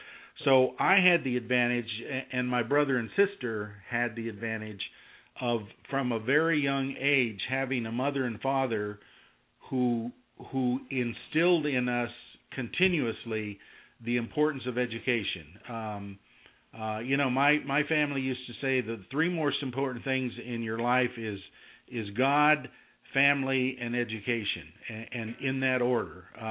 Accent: Wichita, Kansas, United States; also born or lived in New Mexico / Colorado; I was born in New Mexico. We lived in New Mexico briefly, lived in Colorado, and then most of my growing up adolescent period was in Wichita, Kansas

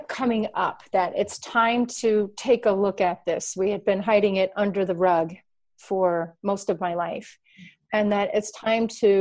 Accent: Racine, Wisconsin, United States; I'm from Racine, Wisconsin, a very small town, less than 100,000 smaller when I was smaller.

